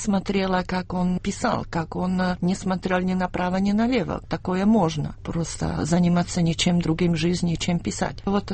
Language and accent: Russian; Slovakia; first language Slovak; Russian is a second language; И когда я приезжаю в Словакию, у меня голос становится низким. Мой родной язык, он резонанс идет со всего тела, действительно.